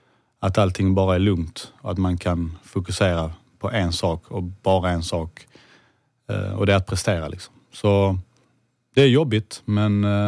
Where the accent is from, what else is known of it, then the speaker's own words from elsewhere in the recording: Kävlinge, Skåne, Sweden; also born or lived in Uruguay; Och sen så var det här nere i Skåne, så vi hittade en lägenhet i Kävlinge. Och där blev det liksom. Vi blev kvar där, jag blev kvar där tills jag var 16